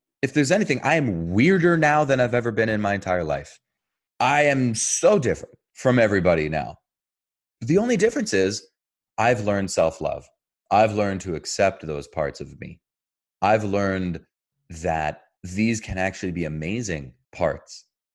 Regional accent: New Jersey, United States; also born or lived in Israel; I was born in Israel, raised in New Jersey.

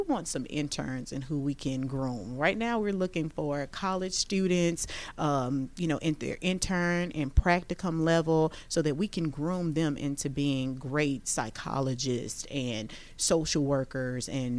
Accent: Baton Rouge, Louisiana, United States; now in Georgia, United States; We're both from Baton Rouge, Louisiana, and then he went to Ole Miss to play football. We met in Baton Rouge, and then 10 years later, we reunite here in Georgia.

